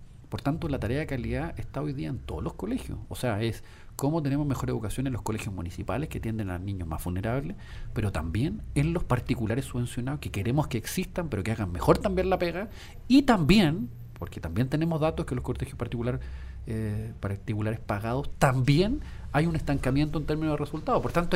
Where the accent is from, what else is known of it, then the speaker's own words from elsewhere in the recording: Putaendo, Valparaíso, Chile; Yo soy de Putaendo, mis padres son de Putaendo.